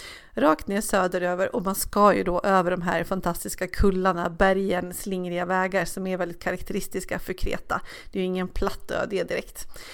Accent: Sweden

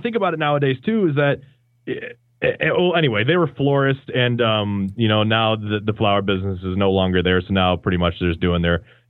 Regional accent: Grand Rapids, Michigan, United States; born there; But no, I'm totally born in Grand Rapids, Michiga

